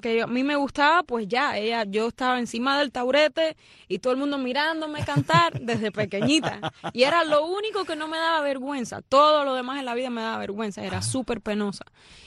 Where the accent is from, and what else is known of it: Cuba; born or raised there